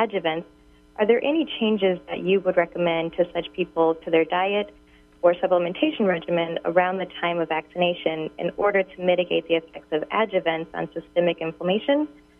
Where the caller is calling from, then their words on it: Tacoma, Washington, United States; Hi, yes, I'm calling from Washington, Tacoma region